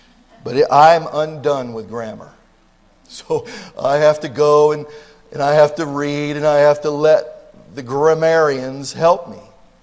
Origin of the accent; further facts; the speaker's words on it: Trinidad, Colorado, United States; I grew up in Colorado, and mostly on the western part of the state, but the last 2 years of high school, our family moved to Trinidad, Colorado, in the southeast portion of Colorado.